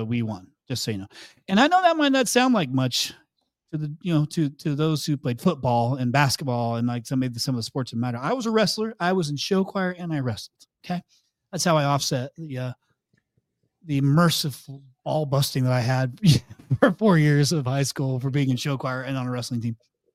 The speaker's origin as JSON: {"language": "English", "region": "Indiana", "country": "United States", "tie": "born or raised there", "said": "I was back in my home state, the great state of Indiana."}